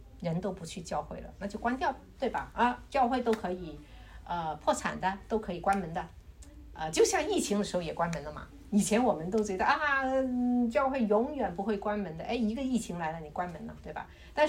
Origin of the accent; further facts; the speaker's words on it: Guangzhou, Guangdong, China; now in Fresno, United States; 我是95年来的。95年我来到这里，我是从广州来的，一来到佛山广州那么繁华的珠江三角洲，居然来到我们 Fresno 这个农村。